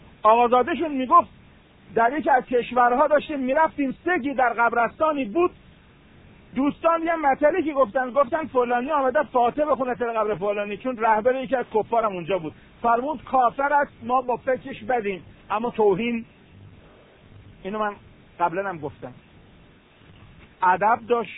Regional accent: Iran; و خدا را شکر که ما ایرانی هستیم و از اول طرفدار خط اهل بیت بودیم.

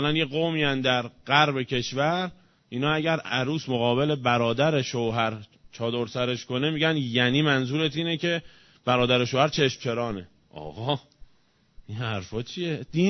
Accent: Iran; ما که ایرانی هستیم ایرانیتمون

